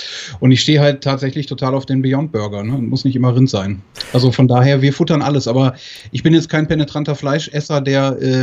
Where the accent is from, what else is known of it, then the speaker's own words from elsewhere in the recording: Moers, North Rhine-Westphalia, Germany; Ich komme aus Moers vom Niederrhein. Mhm. Und ich bin 42 Jahre alt